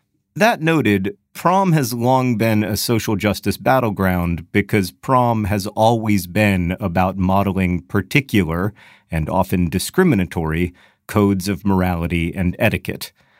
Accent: Orlando, Florida, United States; I did attend one in 1994 in my hometown of Orlando, Florida.

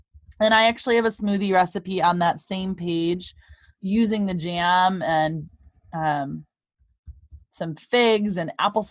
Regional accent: Michigan, United States; And I'm from Michigan and I love and miss the access to maple syrup.

